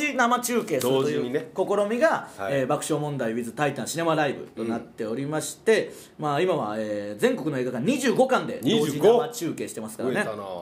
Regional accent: Okayama, Japan; 我々のね地元岡山でも

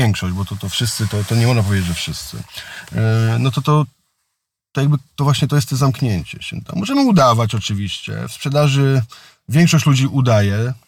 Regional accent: Pomeranian Voivodeship, Poland; bo to ja jestem spod Gdańska, a samochód odbierałem w Warszawie.

